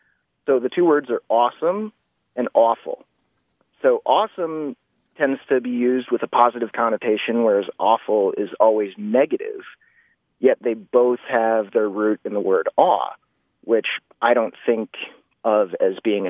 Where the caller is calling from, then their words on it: Bozeman, Montana, United States; I'm calling from Bozeman, Montana.